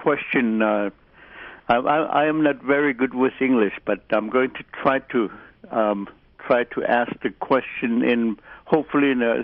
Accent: Russian Mission, Alaska, United States; now in Bethel, United States; I'm originally from Russian Mission, but I live in Bethel for the last 20 years plus years

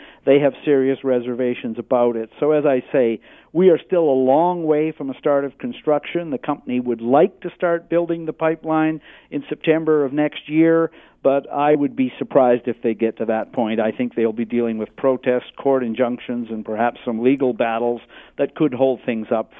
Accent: British Columbia, Canada; And as a British Columbian, I would point out that most of the tankers that go by through the Strait of Juan de Fuca right now are bringing oil from Alaska

